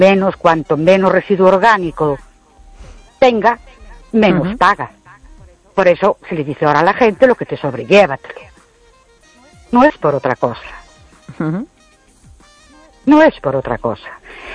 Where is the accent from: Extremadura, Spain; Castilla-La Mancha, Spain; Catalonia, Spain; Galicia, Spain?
Galicia, Spain; Ourense; de Ourense.